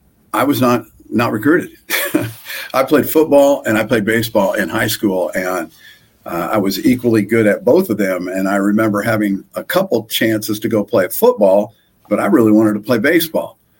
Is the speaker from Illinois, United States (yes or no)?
yes; Decatur, Illinois, United States; I'm originally from Decatur, Illinois